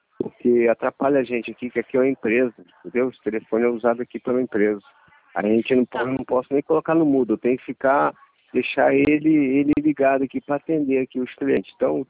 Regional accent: Paraty, Rio de Janeiro, Brazil; Sou de Paraty.

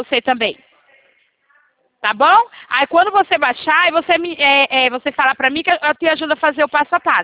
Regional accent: Itatiba, São Paulo, Brazil; Eu sou do interior de São Paulo, Itatiba.

